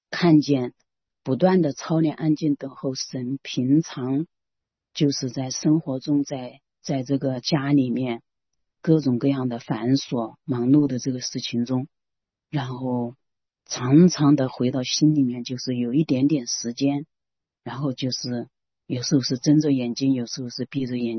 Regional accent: Xinjiang, China; 就和我们新疆人喝的那个奶茶是一模一样的颜色

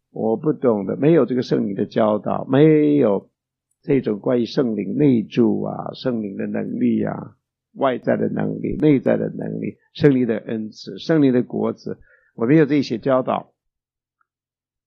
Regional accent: China; 我们中国人呢，几千年来的文化，几千年来的那个迷信啊

